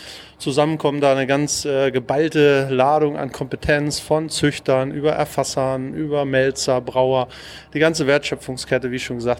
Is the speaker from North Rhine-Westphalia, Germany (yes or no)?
no; Hamburg, Germany; ich komme ja aus Hamburg und ich habe sowas auch noch nicht erlebt.